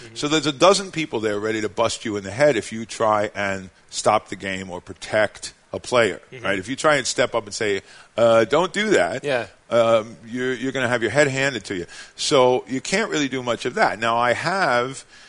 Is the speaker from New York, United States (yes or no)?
yes; Brooklyn, New York, United States; born there; But, you know, I was born in Brooklyn.